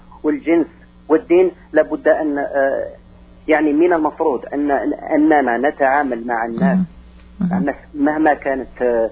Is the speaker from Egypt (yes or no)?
no; Algeria; أنا من الجزائر